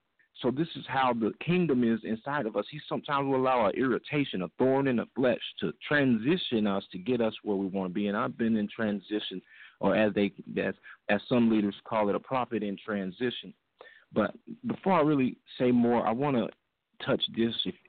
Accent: Kentucky, United States; I'm originally from Kentucky.

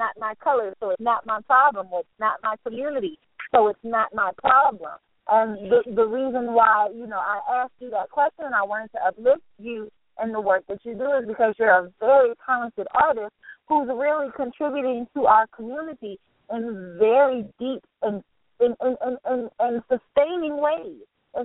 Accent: Washington, District of Columbia, United States; I'm coming from the District of Columbia, and people have their ideas about the nation's capital

